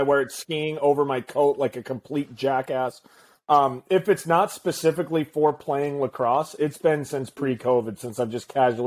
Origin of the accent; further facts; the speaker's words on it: Denver, Colorado, United States; My dad isn't a lawyer. I'm from Denver.